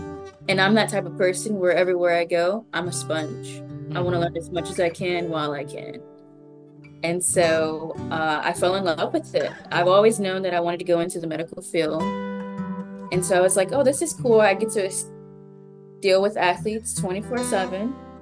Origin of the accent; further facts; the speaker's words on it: Toledo, Ohio, United States; also born or lived in San Antonio, Texas / Fairfax, Virginia; I am from Ohio, Toledo, Ohio.